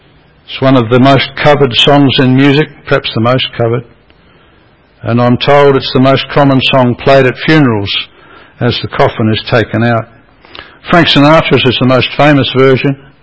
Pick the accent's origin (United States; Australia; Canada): Australia; I mean, that's part of being Australian, isn't it? Rubbish the government.